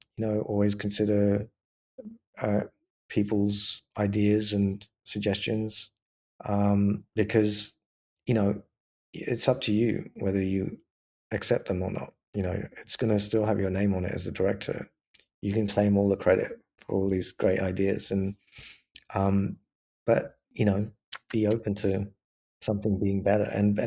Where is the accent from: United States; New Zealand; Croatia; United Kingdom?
United Kingdom; London; moved away; Well, London's always going to be my hometown. Even though I'm living here, this is becoming more of my home. But yeah, I miss like spending time in the UK and especially in London.